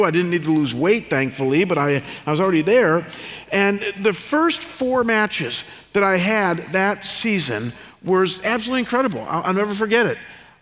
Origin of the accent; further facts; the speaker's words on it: Ohio, United States; And the little town that I was raised in Ohio had one expectation for little boys, and that's that you had to be involved in sports.